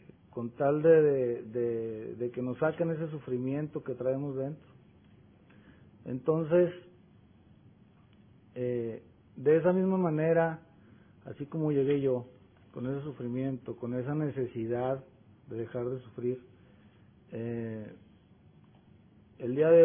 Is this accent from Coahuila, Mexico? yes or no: yes; Torreón, Coahuila, Mexico; Venimos de México, de Torreón, Coahuila